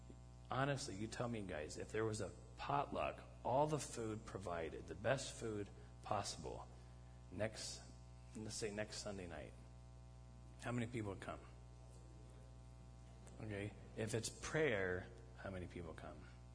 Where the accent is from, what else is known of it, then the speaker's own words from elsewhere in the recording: Cleveland, Ohio, United States; Anybody here Warriors fans? See, I'm from Cleveland.